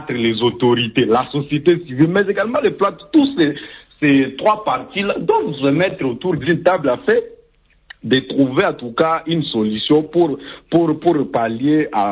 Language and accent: French; Ituri, DR Congo; Par exemple, chez moi, en Ituri, on sait que l'Ituri traverse des moments très difficiles.